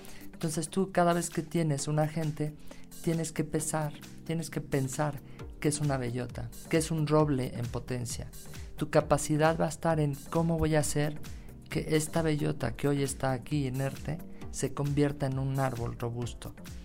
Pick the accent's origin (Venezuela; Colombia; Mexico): Mexico; como mexicana que soy, me encanta participar siempre que vengo